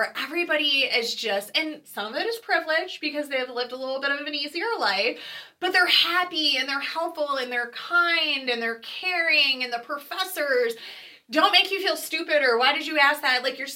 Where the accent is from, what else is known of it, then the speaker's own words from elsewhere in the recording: Westland, Michigan, United States; Like, I grew up in Westland, and you knew everybody in Westland and maybe Garden City and Wayne